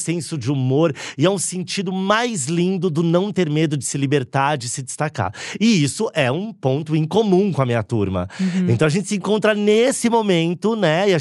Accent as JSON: {"language": "Portuguese", "region": "São Paulo", "country": "Brazil", "tie": "born there", "also_born_or_lived": "Limeira", "said": "Porque eu nasci em São Paulo, morei no interior quando eu era adolescente em Limeira. E voltei com 17 anos para cursar Santa Marcelina."}